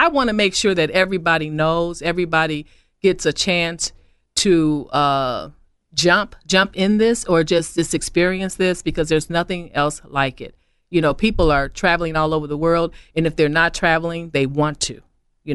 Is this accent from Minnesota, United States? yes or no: no; Chicago, Illinois, United States; also born or lived in Arkansas; I'm originally from Chicago. I think people think I'm a Peorian, but I'm from Chicago.